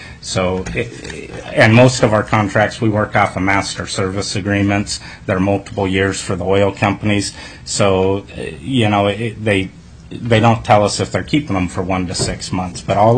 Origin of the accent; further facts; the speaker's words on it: Kenai, Alaska, United States; I'm from Kenai, Alaska. I'm a fourth-generation Alaskan, four generations of Alaska business as well.